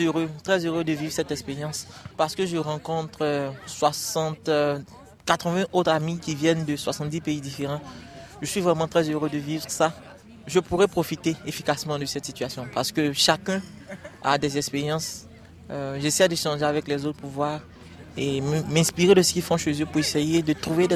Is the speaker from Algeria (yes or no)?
no; Centre, Côte d’Ivoire; Oh oui, je viens du centre de la Côte d'Ivoire.